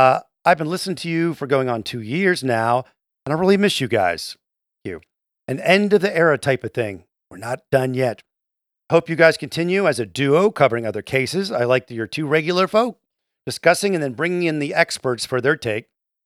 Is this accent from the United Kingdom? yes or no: no; Sweden; I'm from Sweden, so I just wanted to let you know here my take on the motive.